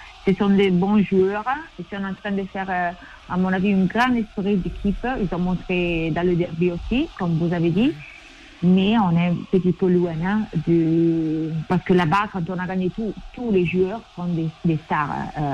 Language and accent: French; Italy; French is a second language; Alors, moi, je suis italienne